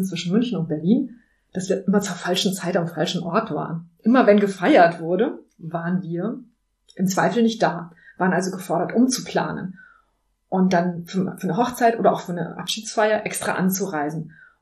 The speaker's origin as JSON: {"language": "German", "region": "Transylvania", "country": "Romania", "tie": "born or raised there", "also_born_or_lived": "Bavaria", "moved": "yes", "lives_now": "Germany", "said": "Ich bin nämlich geboren in Siebenbürgen in Transsilvanien und bin dort evangelisch sozialisiert und alle in meinem deutschen Dorf waren evangelisch. Dann sind meine Eltern aber 79 ausgereist mit uns und ich bin im katholischen Bayern gelandet."}